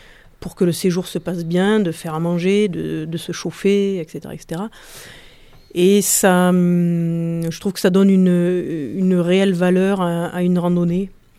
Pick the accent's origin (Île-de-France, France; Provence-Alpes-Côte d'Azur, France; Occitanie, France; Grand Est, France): Occitanie, France; Nîmes; Moi, je suis originaire de Nîmes. Plutôt du côté des Cévennes. Certes, c'est une région montagneuse, mais pas tout à fait comme le Vercors.